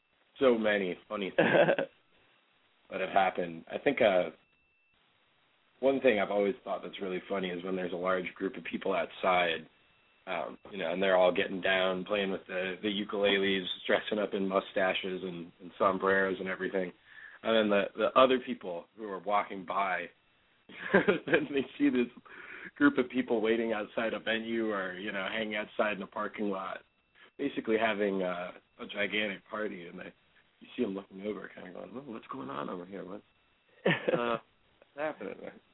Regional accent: Madison, Wisconsin, United States; we're really looking forward to going into Madison, which is my hometown, so got a little home field advantage there.

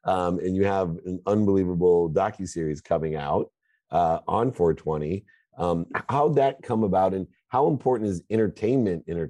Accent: San Diego, California, United States; I grew up in San Diego.

